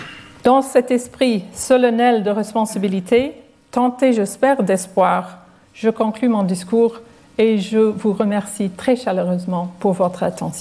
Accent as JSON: {"language": "French", "country": "Ireland", "accent": "Irish", "second_language": "French", "said": "je vous ai fait souffrir mon petit accent irlandais pendant plus de 60 minutes"}